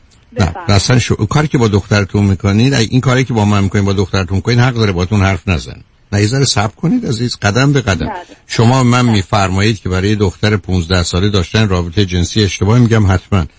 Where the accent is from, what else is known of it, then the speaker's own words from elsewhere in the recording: Iran; ما چون ایرانی هستیم